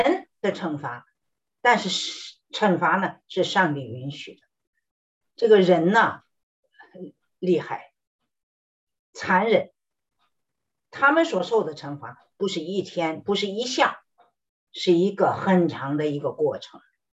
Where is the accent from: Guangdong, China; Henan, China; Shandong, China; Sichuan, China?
Henan, China; 我就想起来国内的饥饿年间，在我的老家河南，人吃人真是非常可怕。